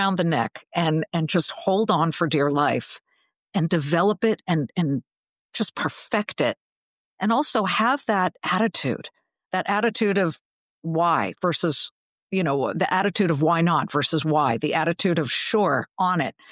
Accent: Beverly Hills, California, United States; I grew up in Beverly Hills and I deserved it.

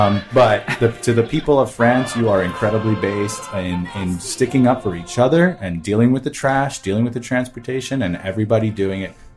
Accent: England, United Kingdom; And that's from, as an English person who hated math class, that is very base.

